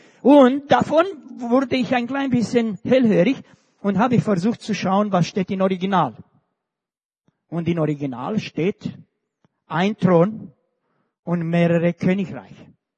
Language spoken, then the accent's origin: German; Romania; Ich lese meistens Deutsch und Rumänisch, ich bin Rumäne.